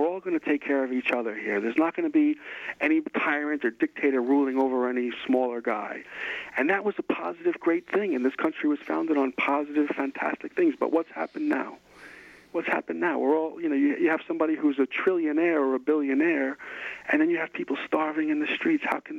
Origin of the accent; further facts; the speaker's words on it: New York City, New York, United States; I grew up in and around New York City, I always went there